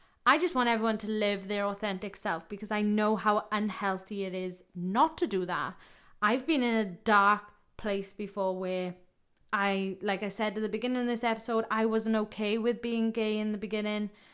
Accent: Wales, United Kingdom; I am from Wales in the UK, South Wales.

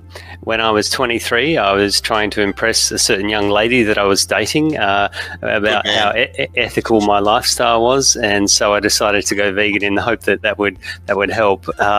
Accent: Perth, Western Australia, Australia; now in Winchester, United Kingdom; Although I'm based in Winchester, 1 hour south of London, at a university today, I'm originally from Perth, and of course that's the world capital of the live sheep trade.

